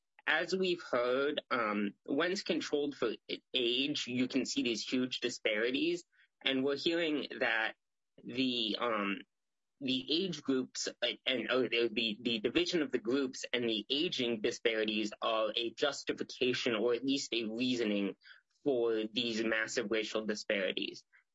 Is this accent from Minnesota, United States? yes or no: yes; Minnesota, United States; I am a Minnesotan with a disability and a board member of Our Stories, Our Health.